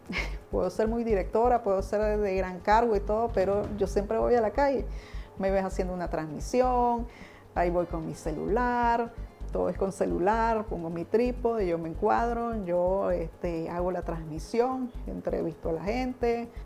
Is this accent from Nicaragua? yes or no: yes; Nicaragua; now in Costa Rica; Me sentí indignada que me quitaran mi nacionalidad. Yo nací en Nicaragua, yo me crié en Nicaragua. Yo he estado toda la vida conectada a Nicaragua. Mi trabajo ha sido en Nicaragua, aunque mi familia ha vivido acá, en Costa Rica.